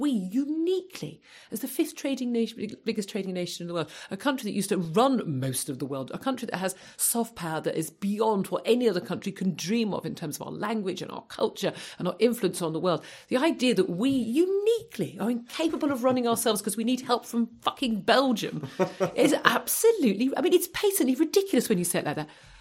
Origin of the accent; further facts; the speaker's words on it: Ireland; So I'm Irish, I'm allowed to take